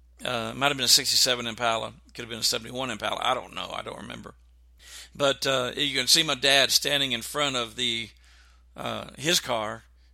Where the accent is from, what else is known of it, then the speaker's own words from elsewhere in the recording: Texas, United States; I would say Renault because I'm from South Texas, and I don't know how to actually say the word.